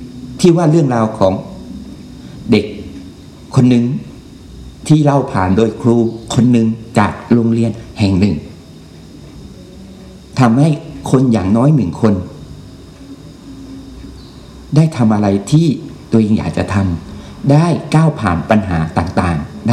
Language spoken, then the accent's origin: Thai; Hat Yai, Songkhla, Thailand; ผมเป็นคนหาดใหญ่นะครับผมเป็นคนหาดใหญ่